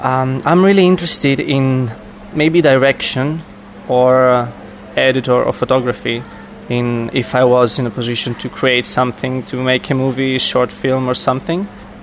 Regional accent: Thessaloniki, Central Macedonia, Greece; I'm 25 years old. I'm coming from Thessaloniki, Greece.

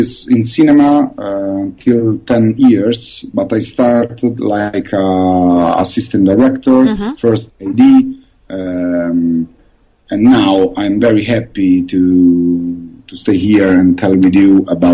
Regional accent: Piombino, Tuscany, Italy; English is a second language; also born or lived in Portoferraio; Hi, I'm a young Italian director. I came from Tuscany. I was born in Porto Ferraio, in Elba Island, and I grew up in Piombino on the coast of Tuscany.

